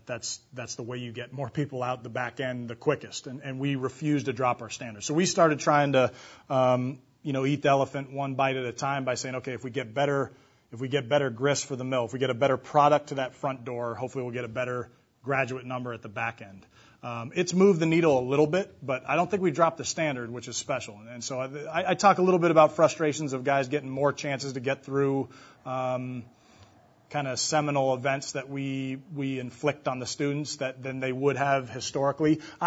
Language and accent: English; California, United States; I grew up in the Bay Area. I played lacrosse for a club team